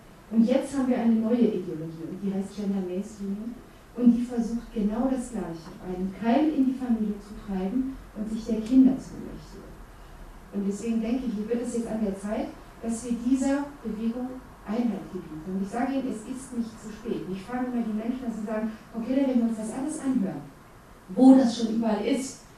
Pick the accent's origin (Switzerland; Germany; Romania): Romania; Ich komme selber aus Rumänien.